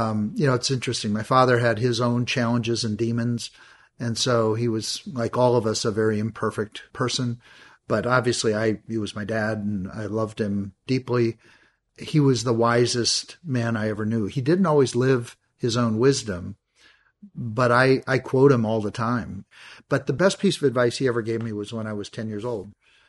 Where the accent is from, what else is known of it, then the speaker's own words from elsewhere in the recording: Minneapolis, Minnesota, United States; also born or lived in Saskatoon, Canada / Milwaukee, United States; I grew up in the Midwest, most of the time in Minneapolis, although I did spend a short time in my life in Saskatoon, Saskatchewan.